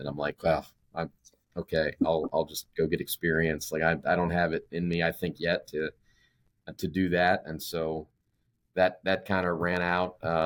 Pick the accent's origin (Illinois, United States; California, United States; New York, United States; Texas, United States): New York, United States; Buffalo; also born or lived in Baltimore; I grew up in just outside of Buffalo, New York. I was born in Baltimore, but have some family still back there.